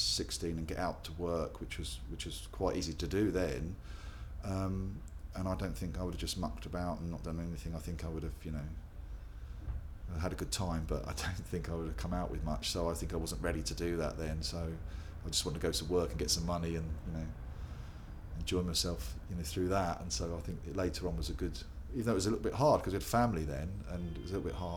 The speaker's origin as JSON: {"language": "English", "town": "Slough", "region": "South East England", "country": "United Kingdom", "said": "From Slough, actually. From Slough. I was born in Slough, and travelled, like I say, around the world, but then came back to a place just outside Slough. So I've sort of come back to near where I was born."}